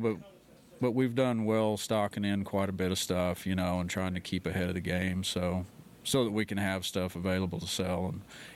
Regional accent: Sayre, Oklahoma, United States; It's growing up in Sayre. You know, that's where I was born and raised.

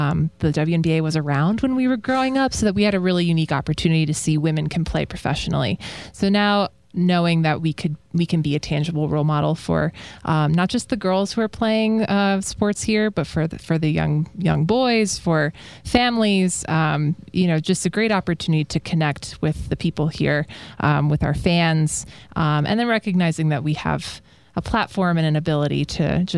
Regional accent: Boston, Massachusetts, United States; now in Las Vegas, United States; You know, I'm from Boston originally, so big sports city.

